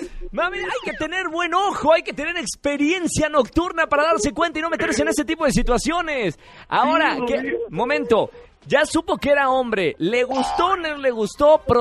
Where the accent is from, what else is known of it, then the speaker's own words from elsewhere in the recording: Monterrey, Nuevo León, Mexico; Porque ya ves que en Monterrey, de donde soy, todos son tíos y todos son primos.